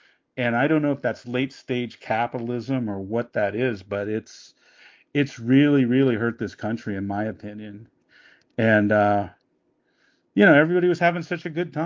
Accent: Seattle, Washington, United States; And I'm from Seattle

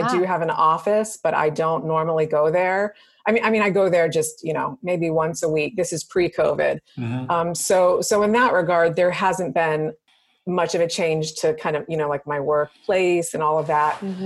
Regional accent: Maryland, United States; And I'm from Maryland, and so Katie Ledecky and Michael Phelps are Maryland natives.

